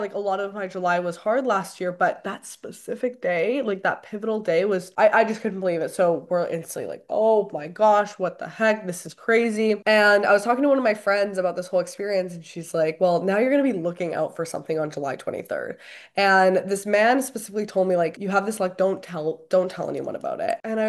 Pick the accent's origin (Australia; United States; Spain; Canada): Canada; now in Vienna, Austria; as a Canadian creator, a lot of times Canadian brands can't really do anything with you, like any work with you outside of Canada. And because I'm living abroad in Vienna